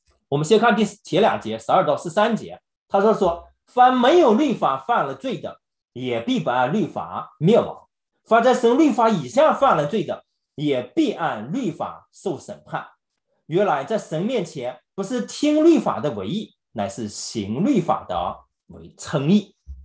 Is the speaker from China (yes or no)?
yes; China; 犹太人呢，也像我们中国人常常想的